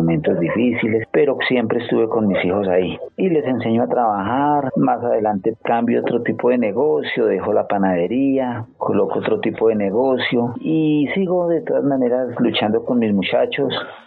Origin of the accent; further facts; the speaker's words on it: Sevilla, Valle del Cauca, Colombia; moved away as an adult; now in Bogotá, Colombia; toda mi juventud la viví hasta los 18 años. Soy oriundo de Sevilla Valle, viví allá hasta los 18 años.